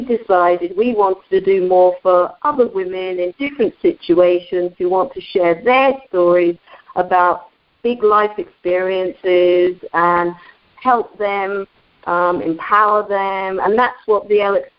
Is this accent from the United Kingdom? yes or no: yes; England, United Kingdom; now in United States; And I was from England, and as you say, Lori was already here in America.